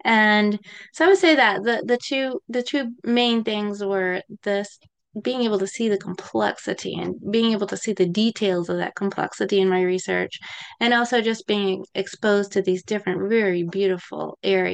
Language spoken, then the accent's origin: English; Virginia, United States; So I grew up in Rockbridge County, Virginia. So it's on the western part of Virginia. It's on the edge of what is considered Appalachia, and it's a beautiful, beautiful area.